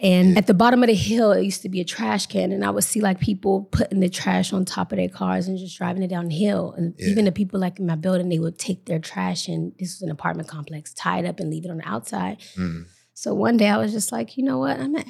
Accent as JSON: {"language": "English", "town": "Washington", "region": "District of Columbia", "country": "United States", "said": "Like, okay, I'm from DC. I don't be walking around saying, okay, I'm from Southeast or with the Anna."}